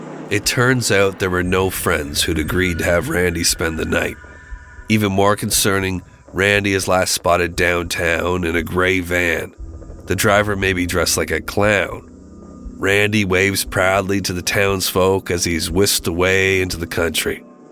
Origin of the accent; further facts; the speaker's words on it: New Jersey, United States; I grew up in New Jersey as well.